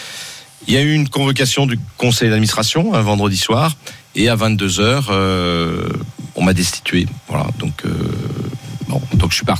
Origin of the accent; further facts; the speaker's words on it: Lyon, Auvergne-Rhône-Alpes, France; Je suis lyonnais jusqu'au bout des ongles